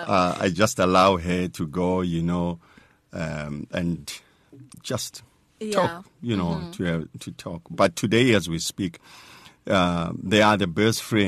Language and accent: English; Krugersdorp, Gauteng, South Africa; And yes, I was born and raised in South Africa, in Masibiza